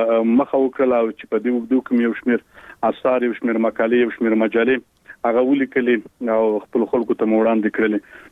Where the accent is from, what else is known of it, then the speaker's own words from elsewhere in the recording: Khost, Afghanistan; born there; او زه په خوست ولایت کې پیدا شوم او عمر می تقریبا اوس نو 28 کلنې ته برسیږي